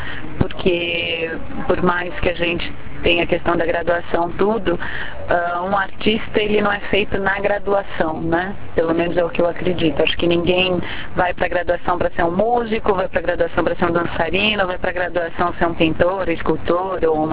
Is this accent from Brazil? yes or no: yes; São Paulo, Brazil; na minha época não existia faculdade de dança em São Paulo, da onde eu sou, que é minha cidade natal